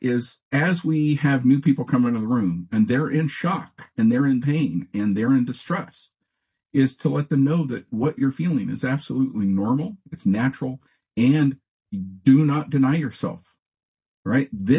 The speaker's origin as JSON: {"language": "English", "town": "Denver", "region": "Colorado", "country": "United States", "tie": "born or raised there", "said": "I was born and raised here in Denver"}